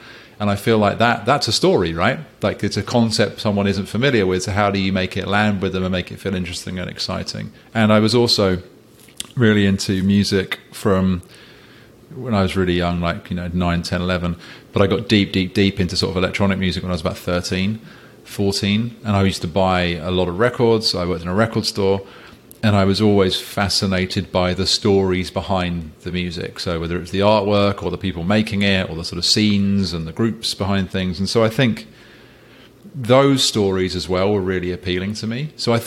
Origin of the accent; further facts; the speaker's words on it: South West England, United Kingdom; So I grew up in Cornwall, which is like a very rural part of England. The most rural part, arguably, in a really small like village school.